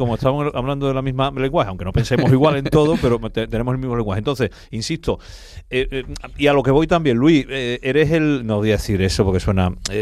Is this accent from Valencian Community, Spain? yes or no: no; Cádiz, Andalusia, Spain; Yo estaba pensando que los que somos de Cádiz, aunque algunos no lo crean, claro, nuestra época es coro y tango.